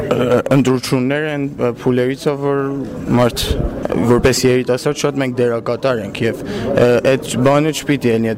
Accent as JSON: {"language": "Armenian", "country": "Iran", "said": "ես մեկ կողմից որպես իրանցի, մյուս կողմից որպես փոքրամասնություն"}